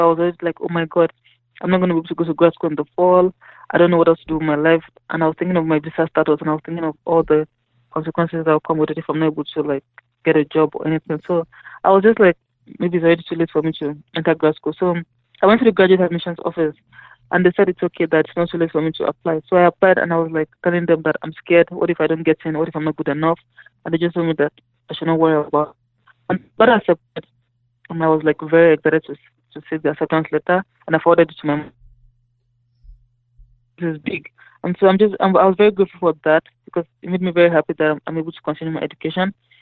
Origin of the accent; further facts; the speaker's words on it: Ilorin, Kwara, Nigeria; now in United States; I'm from Nigeria. And in Nigeria, I lived in a small town called Ilorin Kwara State.